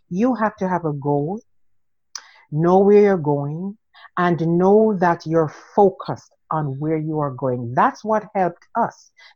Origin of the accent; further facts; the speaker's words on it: Jamaica; moved away as an adult; now in Canada; I'm originally from Jamaica.